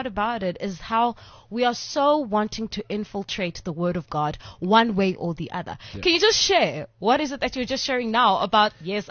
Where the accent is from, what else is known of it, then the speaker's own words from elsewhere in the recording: East London, Eastern Cape, South Africa; I'm from the Eastern Cape, right there in East London.